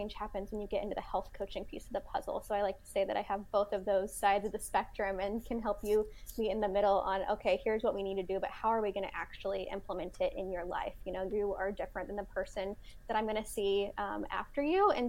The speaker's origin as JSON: {"language": "English", "region": "Indiana", "country": "United States", "tie": "born or raised there", "lives_now": "Nashville, United States", "said": "Yeah, so I am currently living a little south of Nashville, Tennessee. However, I was born and raised in Indiana"}